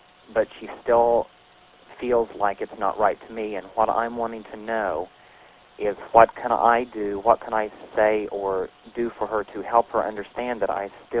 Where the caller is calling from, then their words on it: Ohio, United States; I'm calling from Ohio.